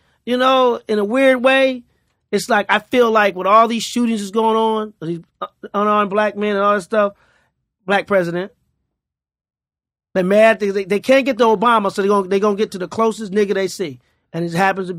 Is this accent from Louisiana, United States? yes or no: no; St. Louis, Missouri, United States; When I was growing up in St. Louis, I had a little chick that stayed over there, right?